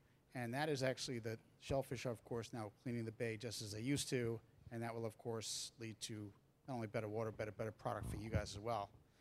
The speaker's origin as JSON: {"language": "English", "region": "New York", "country": "United States", "tie": "born or raised there", "said": "I grew up on Long Island myself. I was fishing, eeling, crabbing, clamming out in the bay."}